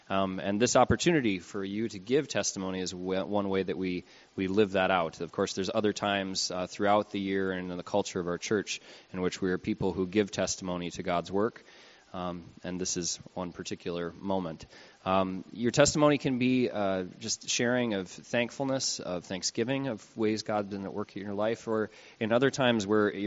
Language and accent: English; Minnesota, United States; I really want to resist having to take the microphone away because I'm a conflict-averse Minnesotan.